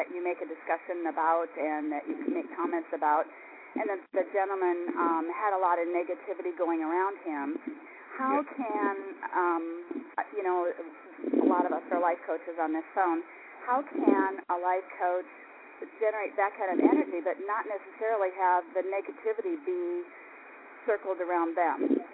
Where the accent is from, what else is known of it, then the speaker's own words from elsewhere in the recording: Peoria, Illinois, United States; I'm from Peoria, Illinois